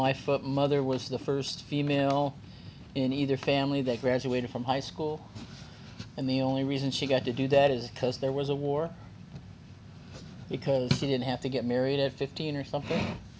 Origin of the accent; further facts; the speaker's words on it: Klamath Falls, Oregon, United States; I grew up in Southern Oregon in a logging town. Klamath Falls, Oregon was owned by Weyerhaeuser. In the 50s, I was born in 47. We lived in the mill community.